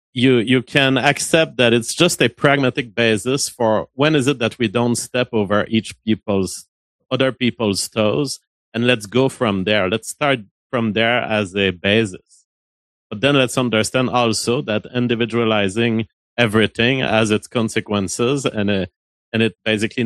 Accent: Canada; as a Canadian, I can only know French culture, English culture.

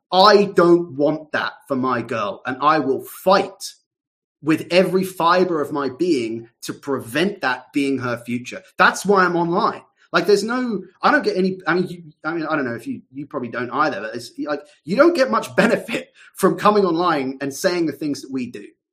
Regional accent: South East England, United Kingdom; I came from England. I grew up in Surrey, in southeast England. I went to a grammar school there and everything.

